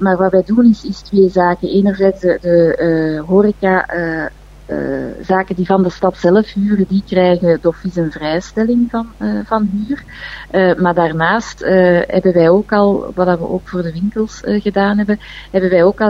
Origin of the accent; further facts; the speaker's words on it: Mechelen, Flanders, Belgium; Het enige wat wij allemaal samen kunnen doen als Mechelaars is om daar echt bewust mee om te gaan.